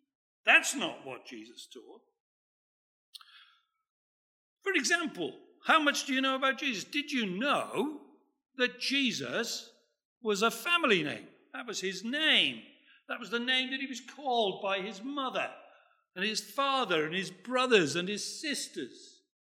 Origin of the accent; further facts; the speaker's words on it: Wales, United Kingdom; because I'm a Welshman and we don't have any trouble talking for a long time, you know.